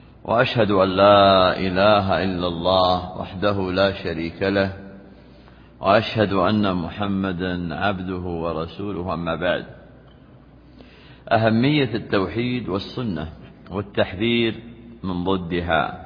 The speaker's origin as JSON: {"language": "Arabic", "country": "Saudi Arabia", "said": "بلادنا المملكة العربية السعودية"}